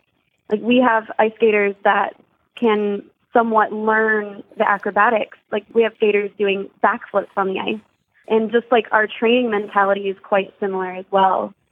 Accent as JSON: {"language": "English", "town": "Cincinnati", "region": "Ohio", "country": "United States", "tie": "born or raised there", "said": "I grew up in the Mount Lookout area."}